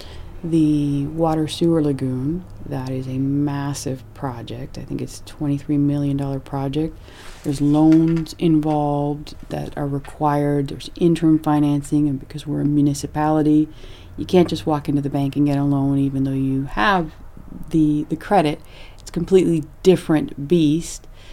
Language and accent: English; Miami, Florida, United States; now in Bethel, United States; No, I'm from Miami, Florida.